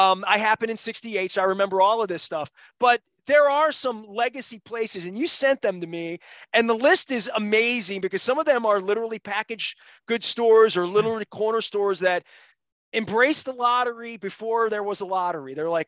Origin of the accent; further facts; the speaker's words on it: Dundalk, Maryland, United States; I'm from Dundalk, John. You know what I mean? I mean, literally, I'm from Dundalk, man.